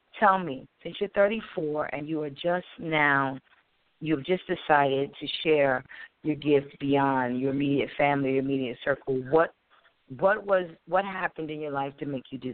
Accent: Wilmington, Delaware, United States; And I'm from Wilmington, Delaware

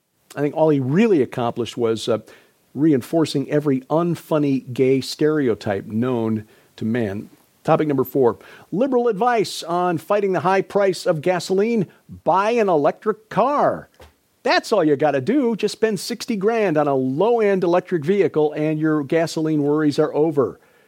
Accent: Chicago, Illinois, United States; I can relate. I grew up in Chicago.

